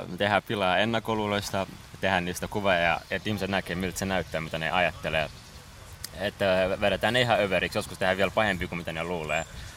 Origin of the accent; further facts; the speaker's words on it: Kurdistan Region, Iraq; now in Finland; Mä oon Kurdistanista, joka ei löydy kartalta, mutta se on siellä jossain Pohjois-Irakissa.